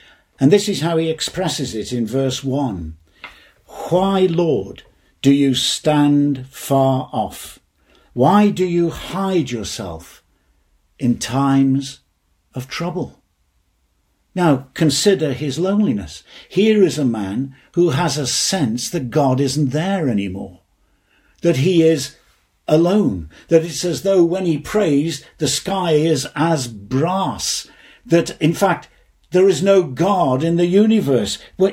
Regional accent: United Kingdom; I mean, the bottom line is we are British, so we keep what we call the stiff upper lip.

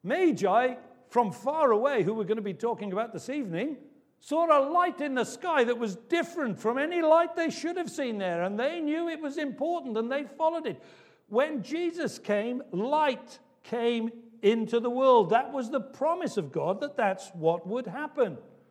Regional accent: Cardiff, Wales, United Kingdom; I grew up in Cardiff, capital of the world.

